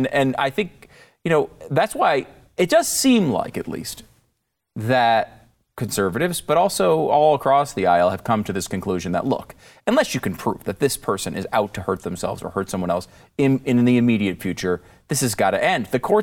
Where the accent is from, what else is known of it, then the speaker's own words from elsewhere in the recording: Connecticut, United States; Like, I grew up in Connecticut.